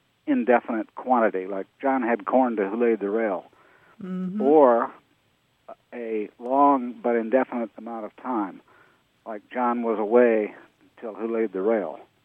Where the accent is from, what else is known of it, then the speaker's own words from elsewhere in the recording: Iowa, United States; now in Saratoga, United States; When I was growing up in Iowa, there was an expression that was very common.